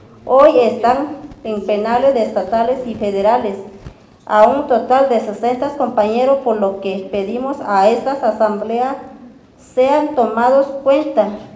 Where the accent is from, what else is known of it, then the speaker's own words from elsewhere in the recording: Ciénega del Sauce, Guerrero, Mexico; Mi comunidad es Ciénega del Sauce, pero vivo en una colonia, se llamaba Filo de Lutepec.